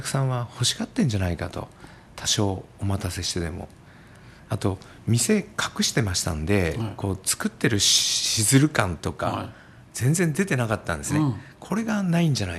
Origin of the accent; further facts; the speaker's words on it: Kanto, Japan; で僕は関東ですから